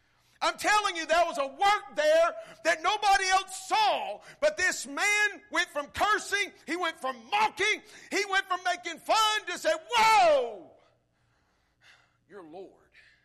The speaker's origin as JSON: {"language": "English", "region": "Alabama", "country": "United States", "said": "Now, since you know I'm from Alabama, since you know I pull for Alabama"}